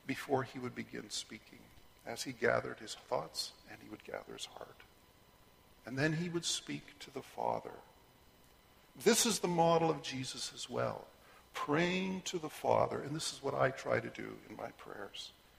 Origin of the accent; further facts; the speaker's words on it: Canada; now in Korea; As a Canadian living in Korea, I had a hard time adjusting to a hierarchical lifestyle.